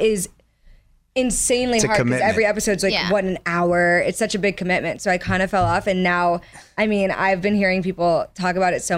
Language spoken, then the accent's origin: English; Oviedo, Florida, United States; No, I'm from Oviedo. It's a really small town.